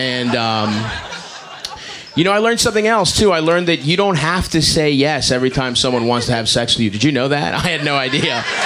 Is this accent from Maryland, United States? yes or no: yes; Baltimore, Maryland, United States; I grew up in Baltimore. I'm kind of poor, you know, first generation immigrant.